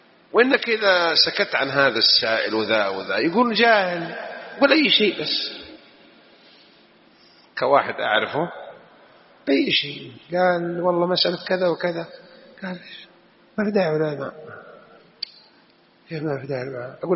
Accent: Jeddah, Makkah Province, Saudi Arabia; باللغة الحجازية عندنا في جدة هنا أو المكاوية

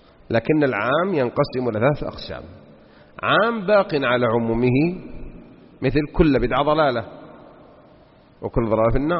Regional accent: Jeddah, Makkah Province, Saudi Arabia; تذكرون عندنا بجدة هناك بحيرة منتنة فيها مجاري

